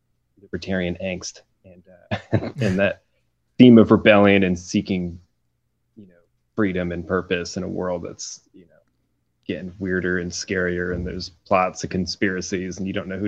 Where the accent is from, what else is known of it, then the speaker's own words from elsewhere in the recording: California, United States; also born or lived in Texas; now in Washington, United States; Well, I grew up in California. I lived 10 years in Texas. That was fun. I'm up in Washington State now.